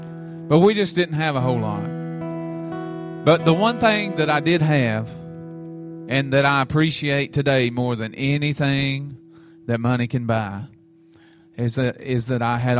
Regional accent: Texas, United States; born there; I am originally from Texas. I am Texas born and bred. And my family moved me to Tennessee, and I love Tennessee. It's a great state. It's a wonderful state. But I was born in the state of Texas.

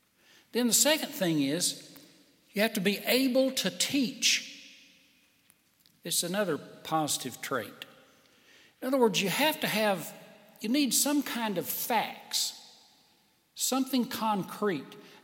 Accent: Tennessee, United States; Now, when I was raised in Tennessee, when somebody came to visit you, you turned the TV off.

